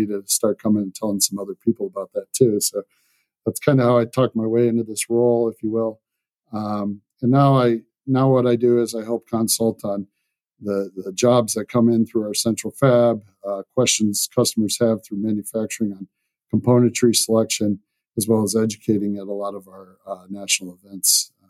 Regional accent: Detroit, Michigan, United States; because I was from the Metro Detroit area

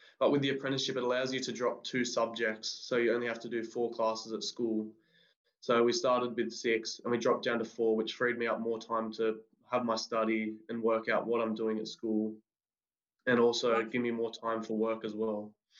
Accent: Sydney, New South Wales, Australia; from Matcherville in Sydney.

